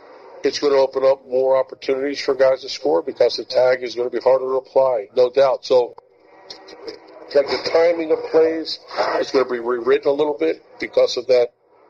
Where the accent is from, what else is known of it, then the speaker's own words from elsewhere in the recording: Philadelphia, Pennsylvania, United States; When I grew up in Philadelphia, every catcher I ever saw, it was a badge of honor to make a play at the plate.